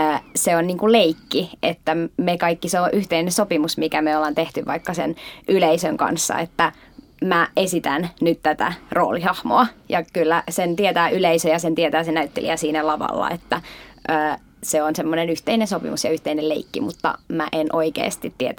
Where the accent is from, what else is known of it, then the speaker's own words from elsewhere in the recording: Turku, Southwest Finland, Finland; mä oon kotoisin Turusta, Suomesta